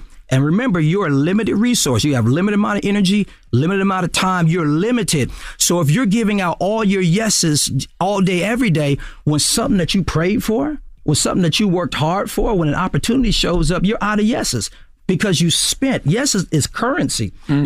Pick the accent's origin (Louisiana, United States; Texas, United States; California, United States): California, United States; Watts; I grew up in Watts. I knew all about loyalty there.